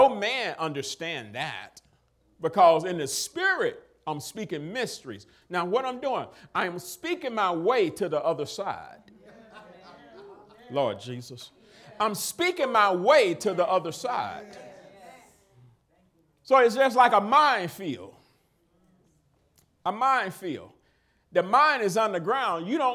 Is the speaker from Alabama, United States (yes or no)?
yes; Alabama, United States; I am from Alabama. What I'm doing in Washington State, man?